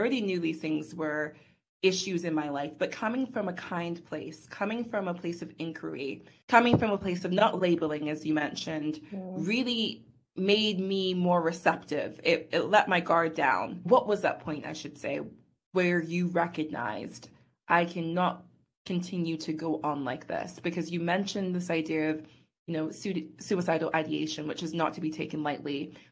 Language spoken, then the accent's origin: English; England, United Kingdom; born there; my family's British. Like, I was born in England. So I don't know if that's an added identity point. I'm sure there's that part too. I come from a Caribbean background.